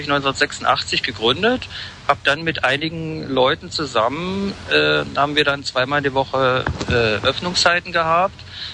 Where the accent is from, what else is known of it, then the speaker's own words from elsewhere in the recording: East Germany, Germany; now in West Germany; Ich bin eingeborener Wessi, im Osten groß geworden, jetzt wieder in Westdeutschland, meine kurze Geschichte.